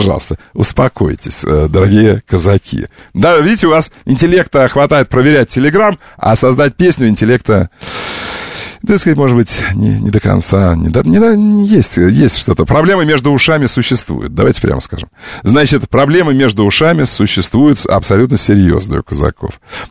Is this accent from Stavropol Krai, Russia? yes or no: yes; Novopavlovsk, Stavropol Krai, Russia; А я говорю, из Новопавловска